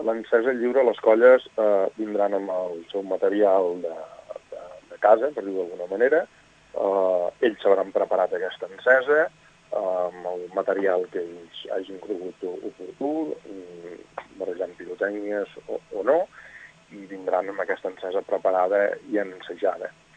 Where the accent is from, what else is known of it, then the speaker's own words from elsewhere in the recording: Picamoixons, Catalonia, Spain; com soc de Picamoixons i a Picamoixons no hi ha colla de diables